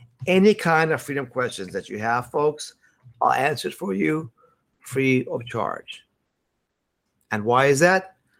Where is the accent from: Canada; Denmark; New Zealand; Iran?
Iran; now in United States; You see, folks, I came from Iran, where we had no freedoms, no rights.